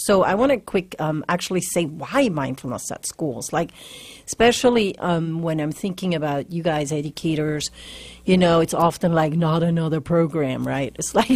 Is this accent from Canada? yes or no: no; Switzerland; English is a second language; now in United States; You know, again, I grew up in Switzerland, and my dad is a teacher, and I grew up with teachers around me